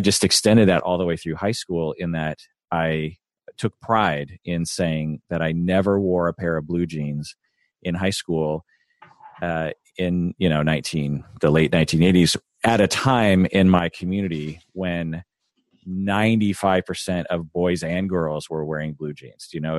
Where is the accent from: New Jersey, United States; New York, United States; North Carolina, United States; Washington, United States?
Washington, United States; Seattle; When I was growing up in the Seattle area in the late 70s, early 80s, everyone wore Levi's jeans.